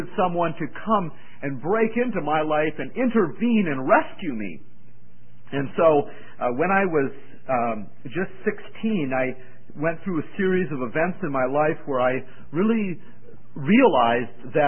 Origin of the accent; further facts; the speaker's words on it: Valley City, North Dakota, United States; a transaction had taken place in that car outside of my hometown of Valley City, North Dakota on June 1st, 1972.